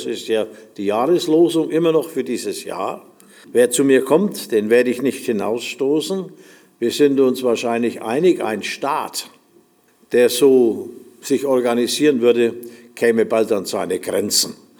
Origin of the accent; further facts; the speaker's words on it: Nuremberg, Bavaria, Germany; ich wusste es nicht, ich bin Nürnberger